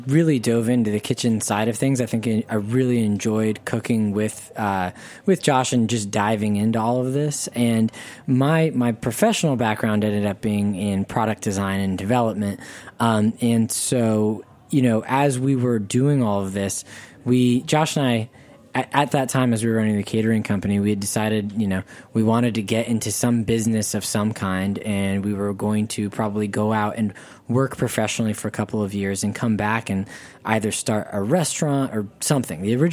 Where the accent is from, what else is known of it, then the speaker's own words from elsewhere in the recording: Charlottesville, Virginia, United States; I was from Charlottesville, where we were in school.